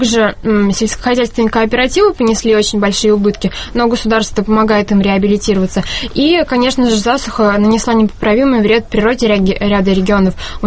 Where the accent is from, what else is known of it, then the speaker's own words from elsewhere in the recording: Yelniki, Mordovia, Russia; Да, я из Мордовии, из села Ельники.